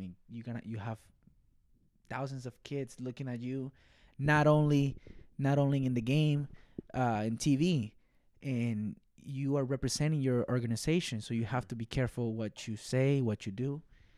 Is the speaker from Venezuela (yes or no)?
yes; Venezuela; I come from, I was born here, but I was raised in Venezuela